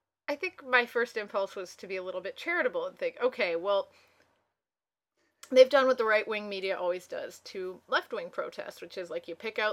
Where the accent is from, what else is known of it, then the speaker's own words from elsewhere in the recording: Edmonton, Alberta, Canada; Like Edmonton, my hometown, has kind of the same group of, like, 25